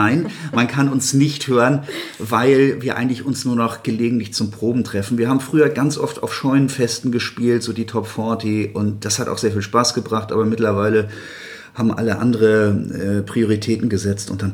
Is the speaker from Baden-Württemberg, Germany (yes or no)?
no; Lübeck, Schleswig-Holstein, Germany; born there; Lübeck ist ja meine Geburtsstadt, wie du schon so richtig gesagt hast.